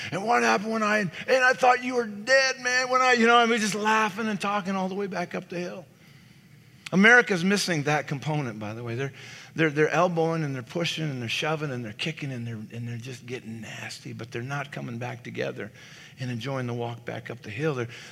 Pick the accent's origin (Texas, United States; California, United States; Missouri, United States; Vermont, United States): California, United States; Sunland; I grew up in Southern California, in, to be specific, Sunland, California, the motherland.